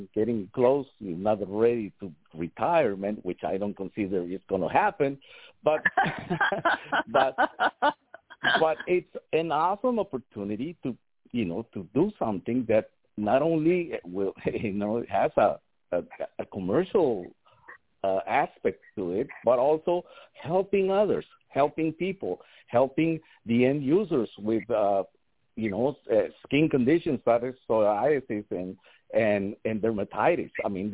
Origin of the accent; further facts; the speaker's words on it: Colombia; We're all originally from Colombia